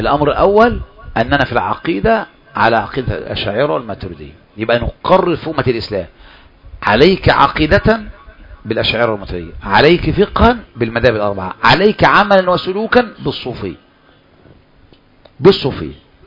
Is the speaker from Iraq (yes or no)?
no; Egypt; انا كمصري